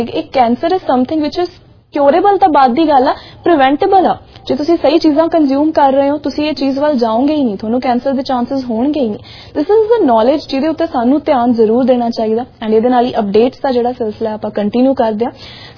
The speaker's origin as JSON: {"language": "Punjabi", "region": "Punjab", "country": "India", "tie": "born or raised there", "said": "ਜੇ ਮੈਂ north India ਦੀ ਗੱਲ ਕਰਾਂ, ਪੰਜਾਬ ਦੀ ਗੱਲ ਕਰਾਂ, ਤਾਂ ਰੋਟੀ ਅਸੀਂ ਖਾ ਕੇ ਵੱਡੇ ਹੋਏ ਹਾਂ ਵੀਟ ਦੀ"}